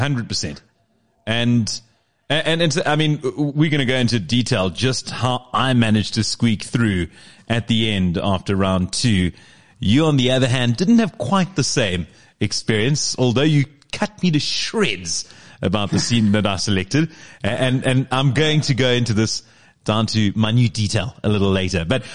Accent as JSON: {"language": "English", "town": "Port Elizabeth", "region": "Eastern Cape", "country": "South Africa", "tie": "born or raised there", "said": "we went down to the Eastern Cape and went to my hometown, Port Elizabeth."}